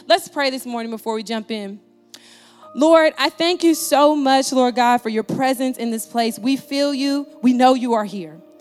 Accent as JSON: {"language": "English", "town": "Springfield", "region": "Illinois", "country": "United States", "tie": "born or raised there", "said": "For me, my community started back in Springfield, Illinois. This is my hometown. Springfield, Illinois, it is a very small town where basically everybody knows everybody."}